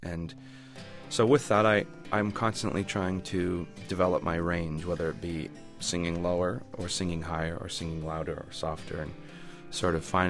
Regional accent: Canada; I think it's still sort of in your DNA as a Canadian singer-songwriter.

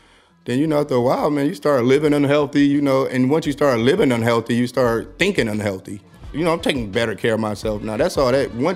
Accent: Detroit, Michigan, United States; I just think growing up in Detroit, it was never really an outlet.

